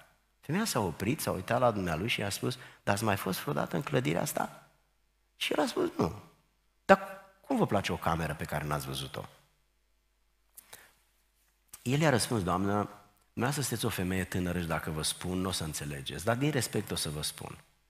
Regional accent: Romania; Nu sufăr pentru că nu m-am născut în Germania, nici n-aș fi vrut să mă nasc în Germania. Sunt bucuros că sunt român, deși a fi român nu este cea mai mare onoare etnică sau națională

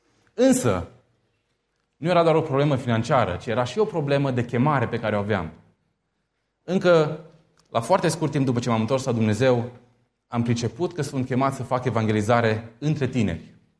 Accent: Arad, Arad County, Romania; pentru că eu sunt arădean, călătoream de la Arad la Oradea, unde sunt student

